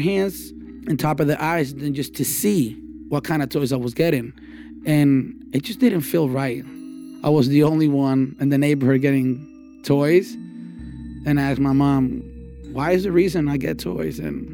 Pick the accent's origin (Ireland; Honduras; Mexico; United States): Honduras; Well, growing up in Honduras, it was probably the best thing that happened to me in my life